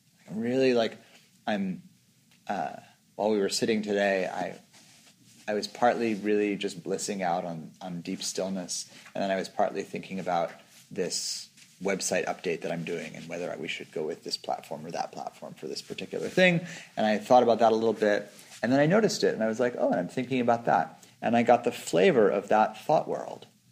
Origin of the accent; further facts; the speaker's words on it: California, United States; Even though I'm Californian, it is part of my home ecosystem.